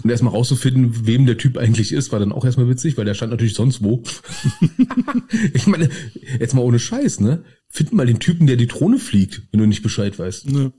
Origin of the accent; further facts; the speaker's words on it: Berlin, Germany; als Berliner findet man den Namen schon per se geil.